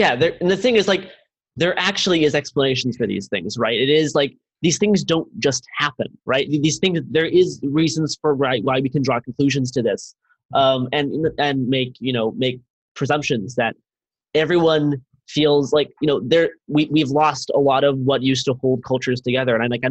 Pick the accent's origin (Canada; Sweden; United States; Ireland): Canada; I'm Canadian.